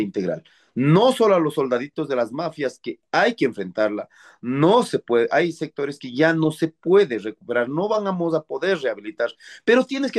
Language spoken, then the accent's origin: Spanish; Ecuador; si queremos salir en adelante como ecuatorianos